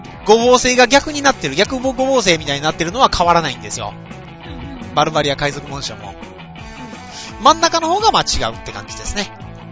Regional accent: Kansai, Japan; 私関西人なんでよくわからないんですけど。

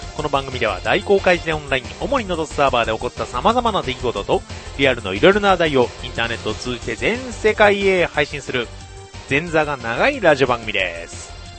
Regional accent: Kagawa, Japan; 私の地元、香川県では、お雑煮に関しては、私は好きじゃないんですけど

